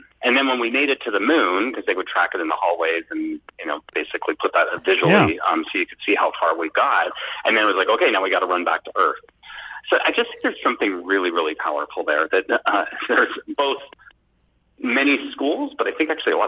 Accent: Ottawa, Ontario, Canada; since I'm talking to you and you're located in my hometown of Ottawa, it actually hit me right now going, you know, when it all started, when it came to running, is I went to an elementary school in Bell's Corners.

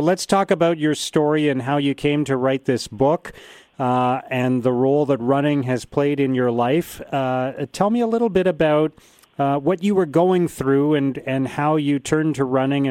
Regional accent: Canada; It's probably the part of the world that I have run the most other than my hometown here in Canada because I've spent so much time there visiting family.

